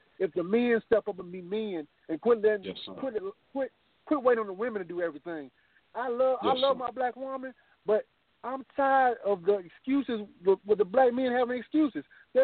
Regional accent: Decatur, Alabama, United States; I'm from Decatur, Alabama.

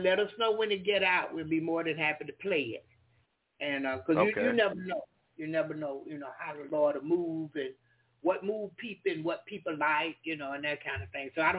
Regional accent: Jacksonville, Florida, United States; I lived in Winter Park, but I'm from Jacksonville. That's where I'm originally from.

